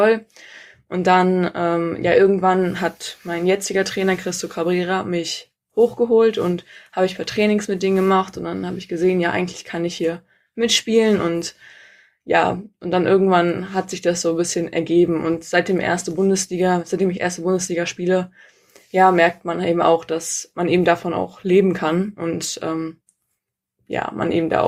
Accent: Rostock, Mecklenburg-Vorpommern, Germany; now in Berlin, Germany; Bin ich in Rostock aufgewachsen.

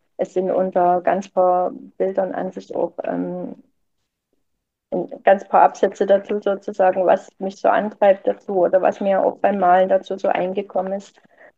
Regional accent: East Germany, Germany; Ich bin ja nur quasi in der DDR groß geworden als meine Pionierzeit.

